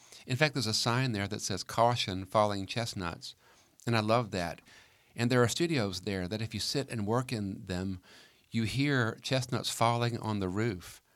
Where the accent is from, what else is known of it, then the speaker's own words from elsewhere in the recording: Alabama, United States; I grew up in Alabama in a very, very small place.